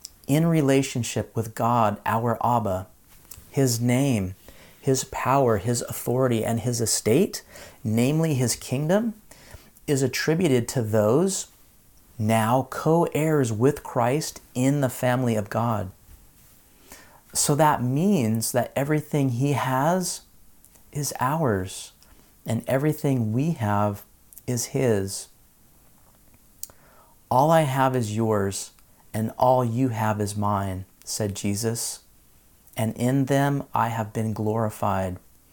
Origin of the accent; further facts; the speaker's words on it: Santa Barbara, California, United States; Now, I was raised in Santa Barbara by an agnostic Jewish father and an atheist mother without any religious creed or affiliation.